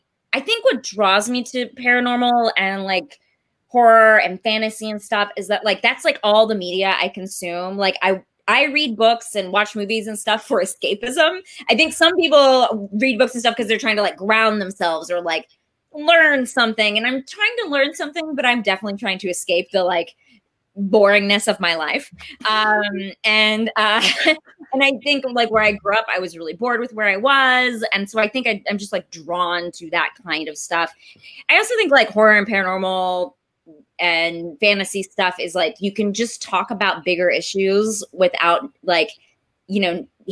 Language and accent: English; Marshall, United States; now in Los Angeles, United States; you basically just bought the house we grew up in Marshall.